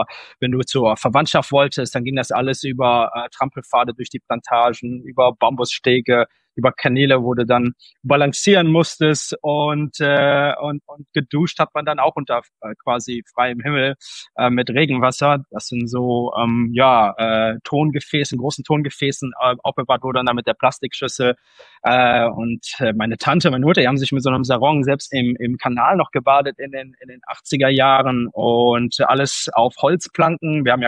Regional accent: Ratheim, North Rhine-Westphalia, Germany; ich komme ja aus Ratheim in Deutschland. Das gehört so zur Greater Metropolitan Area of Hückelhofen.

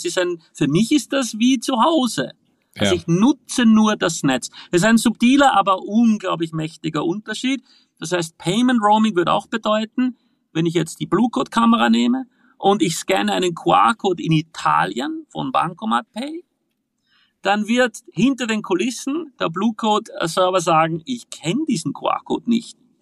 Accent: Austria; ich in Wirklichkeit ein Tourist bin aus Österreich

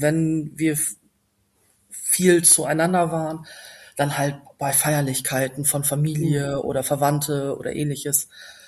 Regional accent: Lower Saxony, Germany; Ich habe noch einen älteren Bruder, 4 Jahre älter, und wir sind in so einem kleinen Dörflein aufgewachsen im Emsland, also hohem Norden

